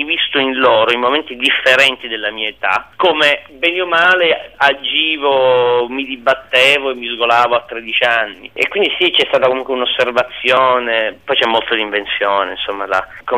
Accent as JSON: {"language": "Italian", "town": "Palermo", "region": "Sicily", "country": "Italy", "tie": "born or raised there", "moved": "as an adult", "said": "io sono palermitano e ho vissuto a Palermo i primi 18 anni della mia vita."}